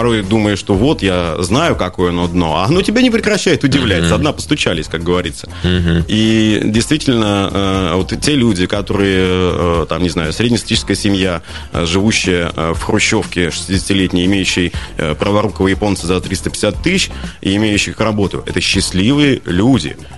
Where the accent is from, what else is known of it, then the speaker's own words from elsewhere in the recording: Krasnoyarsk, Krasnoyarsk Krai, Russia; как автолюбитель, как красноярец, как журналист